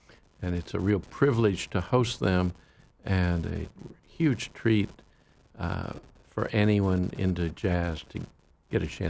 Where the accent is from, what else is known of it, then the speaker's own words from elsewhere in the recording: Miami, Florida, United States; where I grew up in Miami, Florida, Miami in many ways was a musical wasteland.